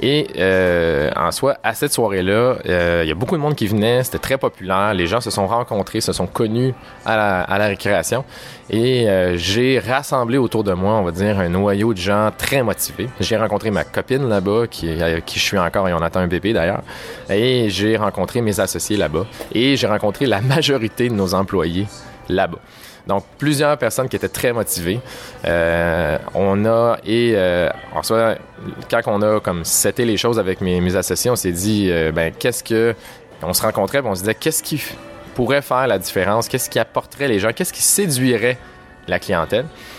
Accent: Quebec, Canada; now in Montreal, Canada; Je suis originaire d'une petite région du Québec qui s'appelle le Lac-Saint-Jean, qui est en soi là, 500 km de Montréal.

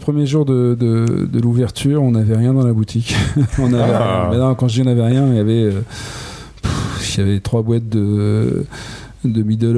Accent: Le Havre, Normandy, France; Alors, oui, moi je suis originaire du Havre.

